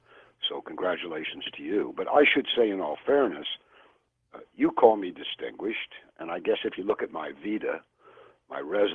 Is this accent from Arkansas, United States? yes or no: no; Kentucky, United States; But I was raised in Kentucky.